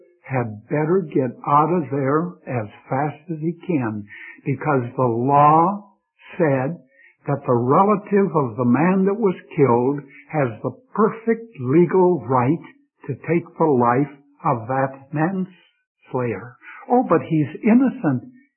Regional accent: Philippines; now in United States; sir, I'm from the Philippines and I'm not too acquainted here.

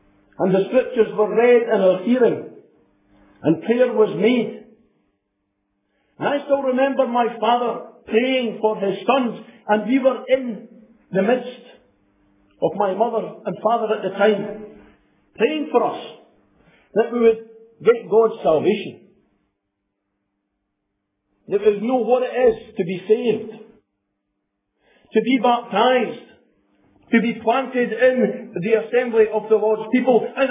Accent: Scotland, United Kingdom; the days that I grew up in Fife. I remember growing up in a home where the word of God was treasured

